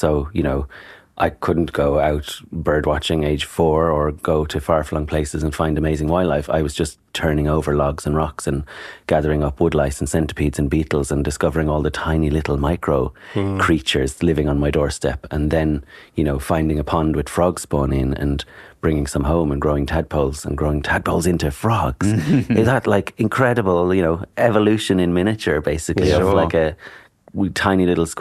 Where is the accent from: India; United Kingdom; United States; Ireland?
Ireland; Dublin, Leinster; accent: Irish; also born or lived in County Kilkenny / County Cork; I'm Irish, if you haven't noticed from my accent. So I've been in Ealing all my days. I grew up in County Kilkenny and County Cork and then moved to Dublin when I was about 12.